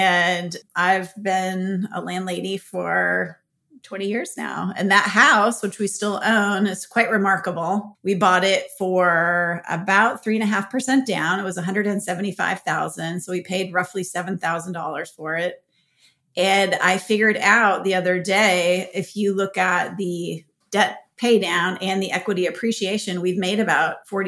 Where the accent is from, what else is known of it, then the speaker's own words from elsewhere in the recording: Minnesota, United States; now in New York, United States; Well, I think, you know, I'm not from New York, so I'm from Minnesota, and I'd lived in a couple cities.